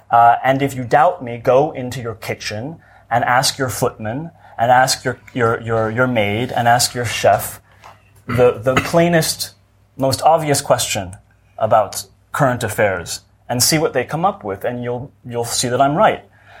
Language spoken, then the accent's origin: English; United States; Well, I'm an American, as you can tell.